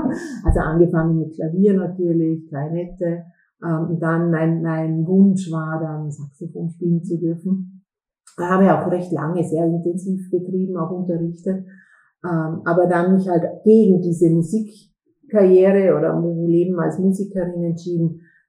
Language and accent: German; Lustenau, Vorarlberg, Austria; Also ich bin aufgewachsen in Vorarlberg, in Lustenau und einer vielleicht ein bisschen ungewöhnlichen Familie